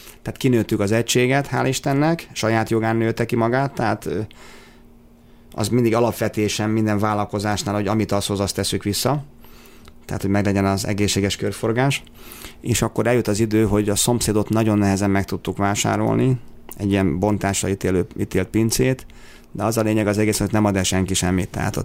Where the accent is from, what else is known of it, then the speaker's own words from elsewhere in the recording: Tata, Komárom-Esztergom, Hungary; én tényleg én elfogult tatai vagyok, büszke tatai vagyok